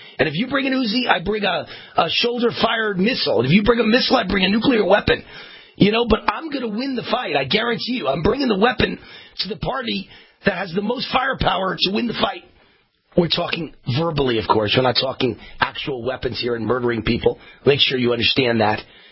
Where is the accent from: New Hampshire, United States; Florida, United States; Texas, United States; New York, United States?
New York, United States; You know, I'm from New York, and I believe you'd be nice to everybody until the moment they screw you